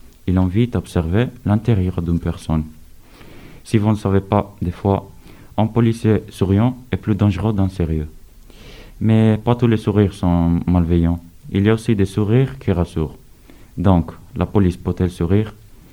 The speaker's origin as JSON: {"language": "French", "country": "Italy", "said": "j'ai 15 ans. Et je viens d'Italie."}